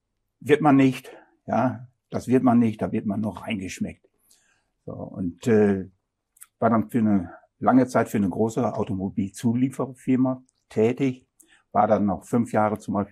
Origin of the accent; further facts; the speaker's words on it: North Rhine-Westphalia, Germany; born there; moved away; Also ich bin normalerweise hier in Nordrhein-Westfalen geboren. Und musste dann vor 35 Jahren ins Schwarmelände ziehen aus beruflichen Gründen.